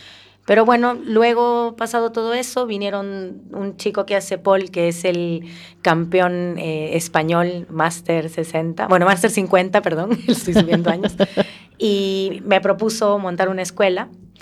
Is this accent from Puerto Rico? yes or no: no; Lima, Peru; Yo soy limeña de nacimiento, mis padres son de provincia, pero crecieron también en la capital.